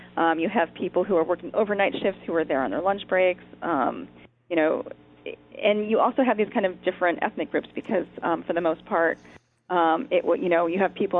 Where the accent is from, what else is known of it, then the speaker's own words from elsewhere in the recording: Waterbury, Connecticut, United States; But growing up in Waterbury, and actually throughout the Northeast